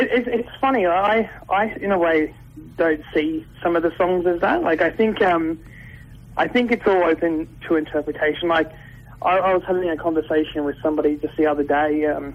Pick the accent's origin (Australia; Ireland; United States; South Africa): Australia; Gold Coast, Queensland; now in Brisbane, Australia; I grew up on the Gold Coast. I live in Brisbane now.